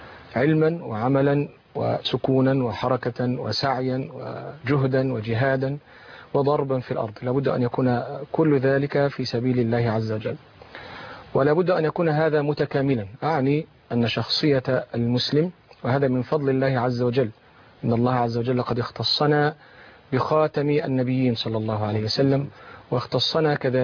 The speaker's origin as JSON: {"language": "Arabic", "region": "Beheira", "country": "Egypt", "tie": "born there", "said": "من مواليد البحيرة سنة 63"}